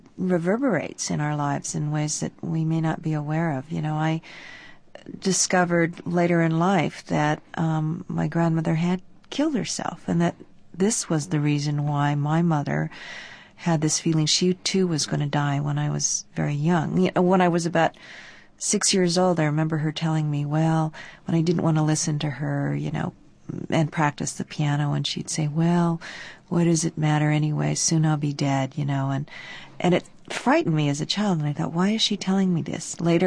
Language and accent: English; United States; And yet I do know now that history is I'm an American and that history is my history.